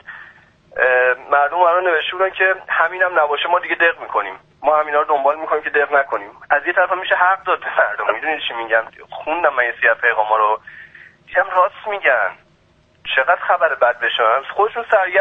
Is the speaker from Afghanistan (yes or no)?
no; Iran; رسالت خودمون رو به عنوان یه ایرانی برای هموطنمون یادمون نره